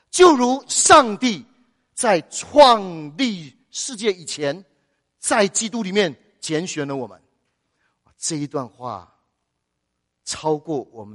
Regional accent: China; now in North America; 照理说我们中国人这个时代应该是最有福气的，你说是不是啊？

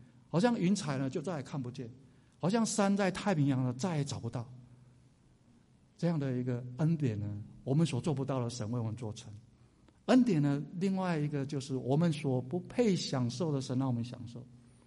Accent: Taiwan; moved away as an adult; now in Dallas, United States; 那对我在台湾成长的时候呢，到达拉斯啊非常的合适，因为我没有这个碰过下雪那么样的寒冷啊。

